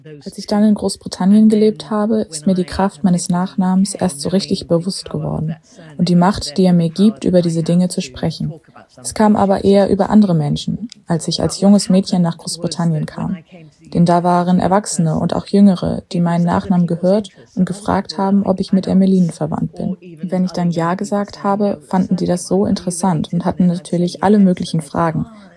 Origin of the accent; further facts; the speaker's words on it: Ethiopia; Aber ich bin in Äthiopien aufgewachsen und das hat mich auch sehr beeinflusst.